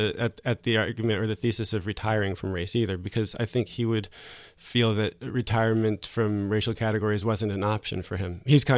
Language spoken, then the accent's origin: English; United States; In France, people glance at me, and without knowing I'm American, they often assume I might be from North Africa or something like that.